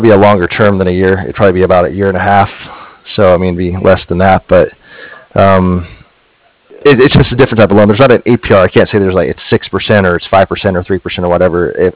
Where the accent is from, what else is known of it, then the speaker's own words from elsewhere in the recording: Comanche, Texas, United States; I grew up in Central Texas. The town is really small. It's called Comanche, Texas.